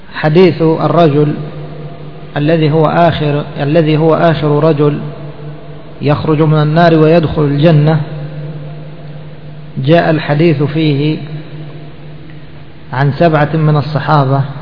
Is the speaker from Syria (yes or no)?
no; Egypt; والحمد لله قد خطبت بهذا الحديث مرتين، مرة هنا ومرة عندنا في مصر